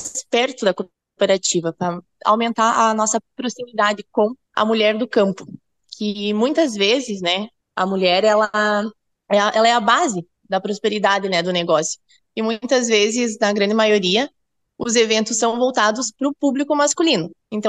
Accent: Fortaleza dos Valos, Rio Grande do Sul, Brazil; Sou natural de Fortaleza dos Valos, filha de produtores rurais que trabalham tanto com lavoura quanto com tambo de leite. E atualmente eu resido em Selva

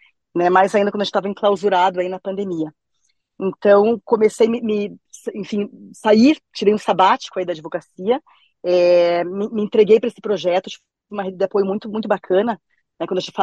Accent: Curitiba, Paraná, Brazil; Então, eu sou de Curitiba, né? Sou escritora curitibana.

